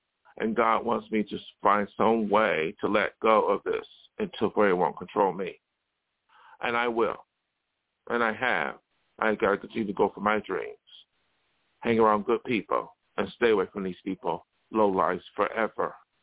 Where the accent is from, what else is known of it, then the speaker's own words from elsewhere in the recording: United States; This includes people from my hometown, Barry County.